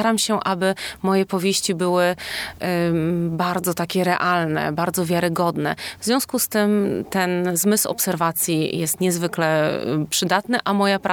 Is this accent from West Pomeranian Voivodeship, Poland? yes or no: yes; Szczecin, West Pomeranian Voivodeship, Poland; Szczecin to jest moje miejsce, w którym się urodziłam, w którym mieszkam i które szczerze wielbię.